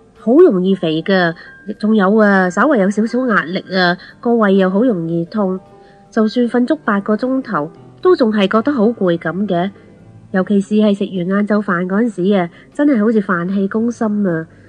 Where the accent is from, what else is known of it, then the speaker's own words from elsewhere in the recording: China; 我哋中国人有一个悠长嘅饮食文化，而且中国菜早就闻名于世